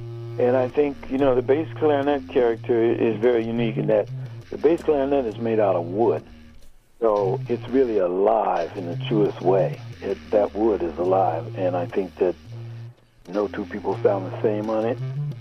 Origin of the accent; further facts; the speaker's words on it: Detroit, Michigan, United States; You know, I come from Detroit. And the tradition in Detroit is a blues place.